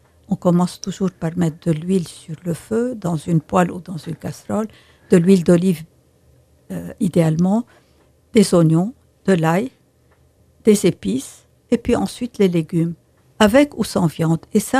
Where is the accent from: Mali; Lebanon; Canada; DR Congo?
Lebanon; moved away as an adult; now in France; je suis partie du Liban avec mes enfants, mon mari, de manière assez rapide et brutale.